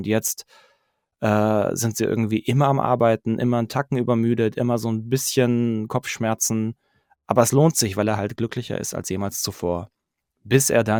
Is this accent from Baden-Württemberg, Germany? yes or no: yes; Pforzheim, Baden-Württemberg, Germany; now in Stuttgart, Germany; 35, gebürtiger Pforzheimer, jetzt mittlerweile seit 10 Jahren in Stuttgart.